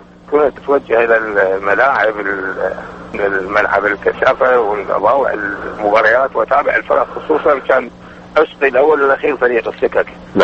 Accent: Baghdad, Baghdad Governorate, Iraq; أنا من مواليد بغداد، جانب الكرخ، محلة جامع عطا، سوق حمادة، 1945 1945.

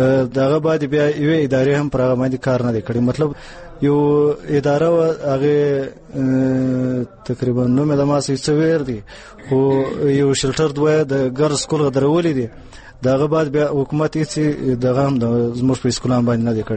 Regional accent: Ziarat, Balochistan, Pakistan; د زیارت کلی امدانو سره تعلق لرم. دا تقریبا د کوټ څخه 80 کیلومتر دی.

